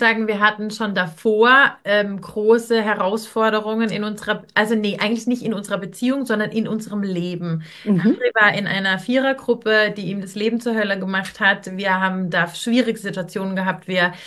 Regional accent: Germany; ich komme aus Deutschland. Wir sprechen verschiedene Sprachen. Ich spreche Russisch

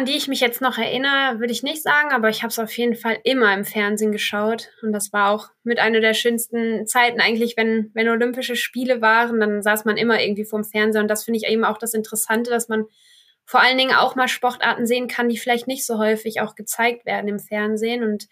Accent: Belgium; born there; jetzt zum Beispiel auch von meinem Geburtsort in Belgien

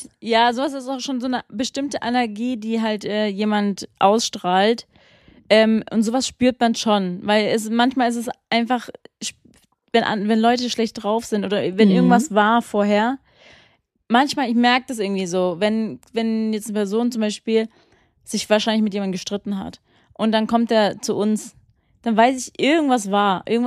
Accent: Philippines; Weil wir sind halt auf den Philippinen aufgewachsen.

